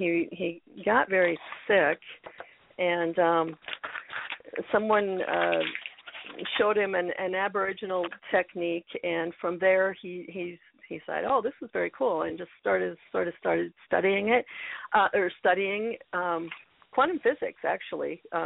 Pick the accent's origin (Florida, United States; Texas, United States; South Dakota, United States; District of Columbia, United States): South Dakota, United States; I'm from South Dakota.